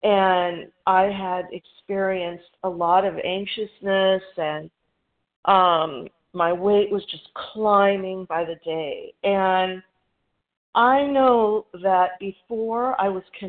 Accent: Goodyear, Arizona, United States; I am from Goodyear, Arizona.

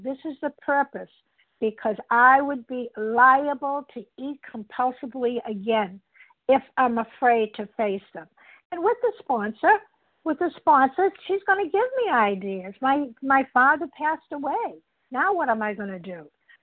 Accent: Massachusetts, United States; I'm from Massachusetts.

